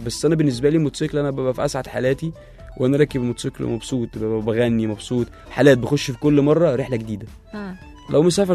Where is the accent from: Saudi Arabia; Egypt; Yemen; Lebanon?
Egypt; احنا معدل حوادث عندنا في مصر عالي جدا